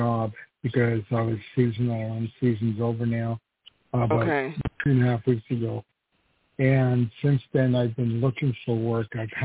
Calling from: New York, United States; I'm calling from New York.

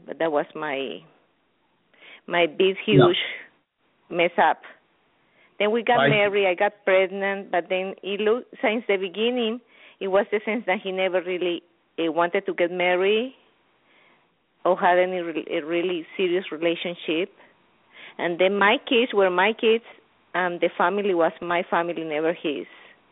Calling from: Middletown, New York, United States; I live in Middletown, New York, upstate New York.

